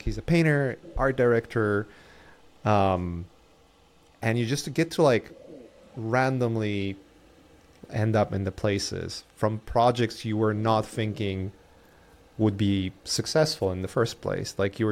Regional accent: Poland; now in United States; grew up in Poland and education in Europe is free

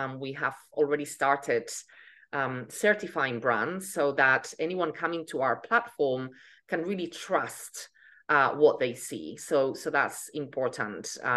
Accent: Spain; also born or lived in United Kingdom; now in New York, United States; Yes, I am in New York. I come from Europe. I am from Spain, and I lived in the UK for a long, long time. And I've been in the States now for 7 years.

